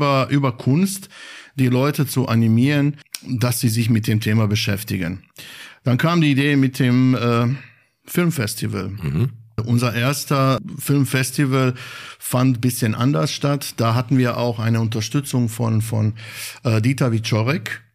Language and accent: German; Sarajevo, Federation of Bosnia and Herzegovina, Bosnia & Herzegovina; Ja, ich bin aus Sarajevo, genau.